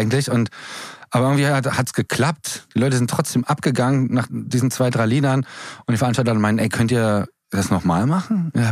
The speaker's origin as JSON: {"language": "German", "town": "Wittichenau", "region": "Saxony", "country": "Germany", "tie": "born or raised there", "said": "Ja, also ich bin als Mensch, in Hoyerswerda geboren und in der Kleinstadt Wittichenau groß geworden"}